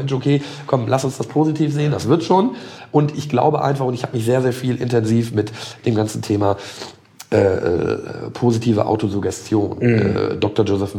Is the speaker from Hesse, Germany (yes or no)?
no; North Rhine-Westphalia, Germany; also born or lived in Ruhr; ich komme jetzt selber auch geboren oder gebürtig vom Niederrhein. Ich bin geboren im Ruhrgebiet, aber im Grunde groß gewachsen am Niederrhein.